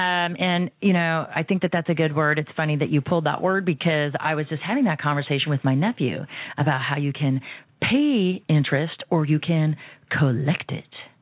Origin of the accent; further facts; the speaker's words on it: United States; as I celebrate my personal freedom being an American.